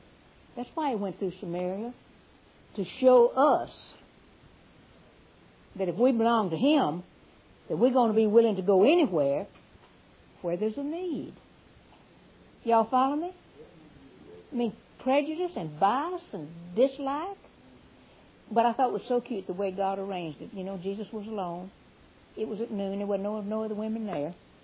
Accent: the North, United States; And I grew up in the North

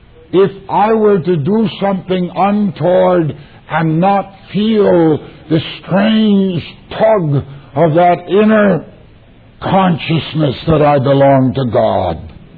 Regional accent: Canada; I'm a Canadian.

